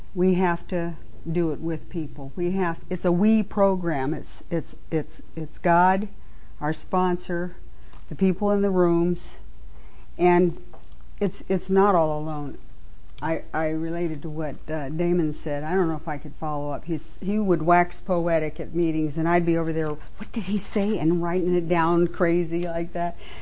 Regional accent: Cartersville, Georgia, United States; I'm from Cartersville, Georgia, closed discussion group.

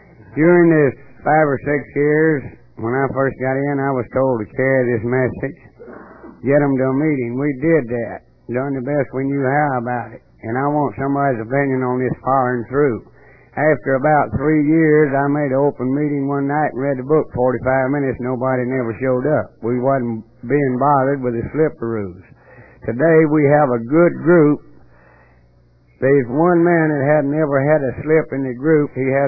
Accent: Georgia, United States; I'm an alcoholic. I'm from Area 15 up in northwest Georgia.

